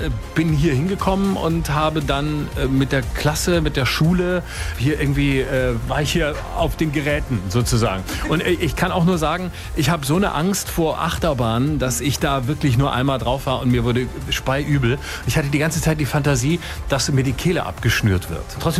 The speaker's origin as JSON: {"language": "German", "town": "Lörrach", "region": "Baden-Württemberg", "country": "Germany", "said": "Ich bin aus Lörrach, also ich kenne mich hier aus."}